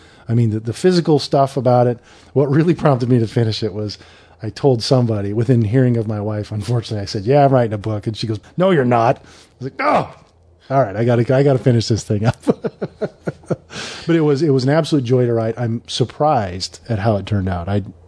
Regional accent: Kalispell, Montana, United States; I went to my hometown in Kalispell, Montana to do a book signing there.

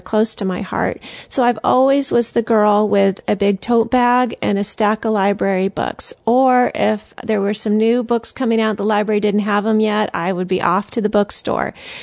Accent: Texas, United States; also born or lived in Colorado; now in Cincinnati, United States; I grew up in Texas, so I'm definitely not Amish and don't have any ties to the Amish. But after living in Texas and then teaching school in Colorado too

